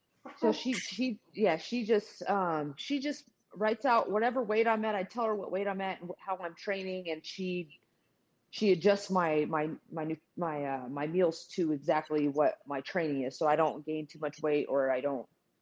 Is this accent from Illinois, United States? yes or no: no; San Jose, California, United States; also born or lived in Modesto; now in Las Vegas, United States; San Jose, California, and Modesto, California. Yeah, then I moved here about 13, 14 years ago to Vegas.